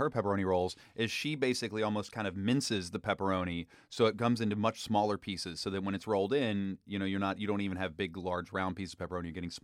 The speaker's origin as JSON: {"language": "English", "region": "West Virginia", "country": "United States", "tie": "born or raised there", "said": "West Virginia, my home state. There's a place called Gino's Pizza that is the place where, as a kid, I would go all the time after school, and we would get pepperoni rolls."}